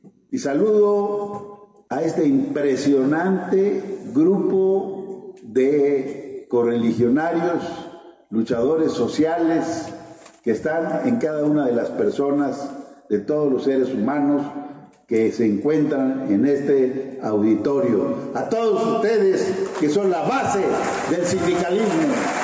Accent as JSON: {"language": "Spanish", "region": "Veracruz", "country": "Mexico", "said": "Dicen en mi tierra, en Veracruz"}